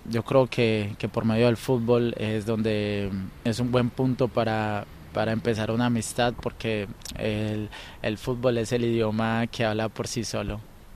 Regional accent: Medellín, Antioquia, Colombia; tengo 28 años, soy de Colombia, de la ciudad de Medellín.

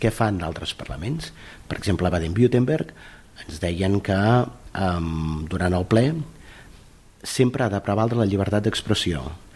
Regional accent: Terrassa, Catalonia, Spain; N'hi ha un com a terrassenc, que és la Mola

